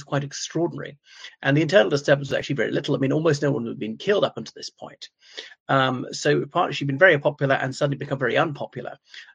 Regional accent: Ireland; from Ireland.

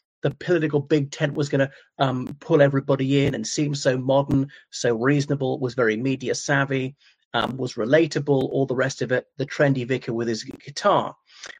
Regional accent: Ireland; from Ireland.

